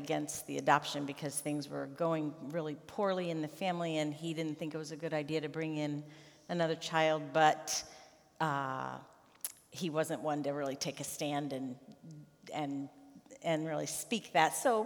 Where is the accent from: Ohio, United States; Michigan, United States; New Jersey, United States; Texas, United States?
Michigan, United States; Detroit; born there; I was born in Detroit, Michigan, in the Florence Crittenden Hospital for Unwed Mothers.